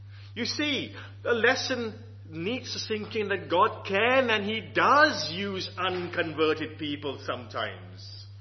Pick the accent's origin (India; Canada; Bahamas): India; Goa; Although I'm Indian, I'm a Goan, I'm from Goa, I don't speak my lingo, because I was born elsewhere.